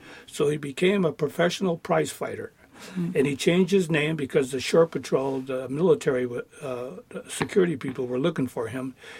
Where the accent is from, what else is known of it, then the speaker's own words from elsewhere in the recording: Seattle, Washington, United States; Dad became a local hero as the prize fighter that represented Seattle. And, of course, being Filipino, he became a hero in our community. So that's how I grew up